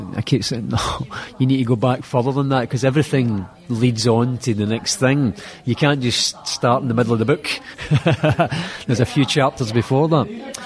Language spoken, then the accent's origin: English; Scotland, United Kingdom; Scottish actor, I did another couple of parts where I played some accents, and then eventually I spoke in my own accent